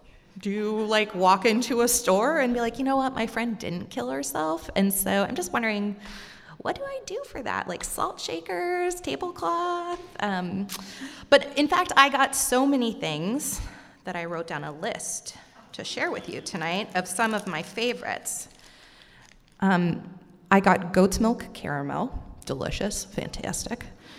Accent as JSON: {"language": "English", "region": "Vermont", "country": "United States", "said": "I'm from Vermont, so that's someone who knew me."}